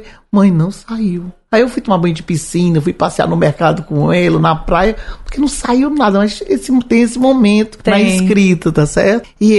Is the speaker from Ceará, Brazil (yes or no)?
yes; Ceará, Brazil; aproveitar que sou cearense